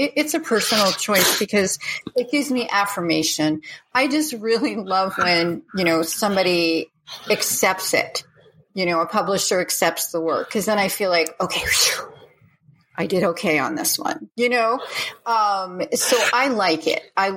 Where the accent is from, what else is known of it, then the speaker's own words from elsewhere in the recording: New York, United States; When I was about 13, I'm originally from New York, and they had a contest at my school, and it was citywide.